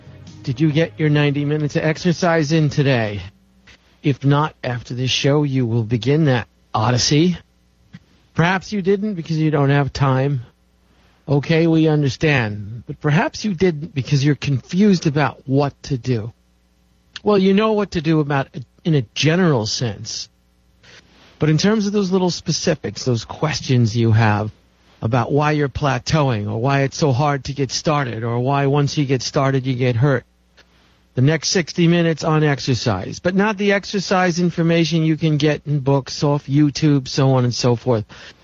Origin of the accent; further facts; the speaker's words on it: New York City, New York, United States; So you really learn this stuff growing up in New York Catholic school from the time you're a baby.